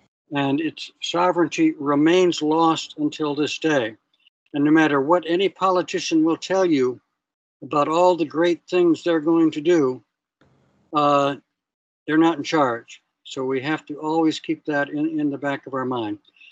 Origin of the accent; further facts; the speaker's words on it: Williamsburg, Virginia, United States; And we lived a mile from the Williamsburg historic area. And so I was brought up on American history.